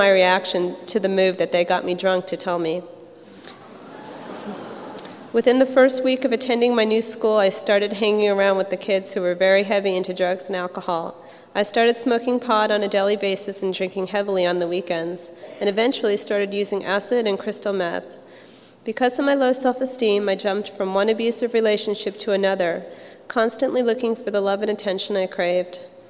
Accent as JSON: {"language": "English", "region": "New York", "country": "United States", "tie": "born or raised there", "said": "I was born and raised in New York as the youngest of three children in a middle-class family with kind, hardworking parents."}